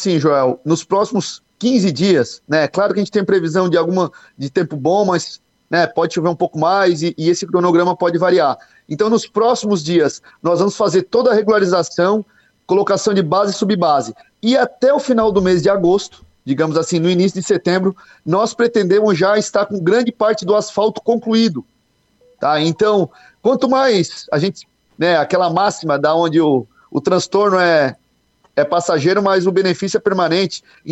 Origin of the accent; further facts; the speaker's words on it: Estação Cocal, Santa Catarina, Brazil; inclusive eu sou de Estação Cocal, né?